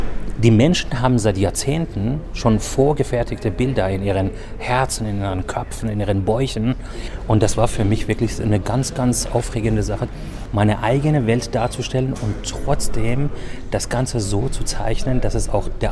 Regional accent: Iran; German is a second language; Ich komme aus dem Iran und vor circa 40 Jahren ist das uns im Iran geschehen.

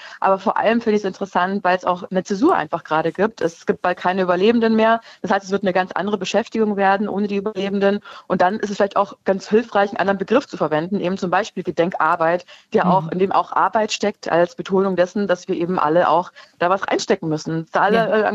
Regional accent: Bavaria, Germany; Also ich komme aus Bayern ursprünglich

